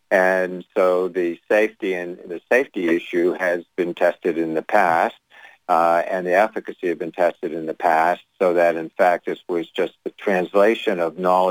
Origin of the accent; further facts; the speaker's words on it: Pittsburgh, Pennsylvania, United States; I grew up in Pittsburgh where Salk invented the vaccine